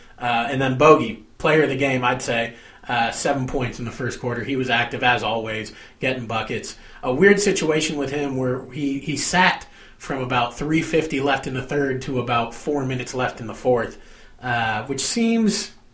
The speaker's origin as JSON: {"language": "English", "region": "California", "country": "United States", "tie": "born or raised there", "also_born_or_lived": "Los Angeles", "said": "raised in the Bay Area. I was actually born in L.A., but moved up there when I was about 2 years old."}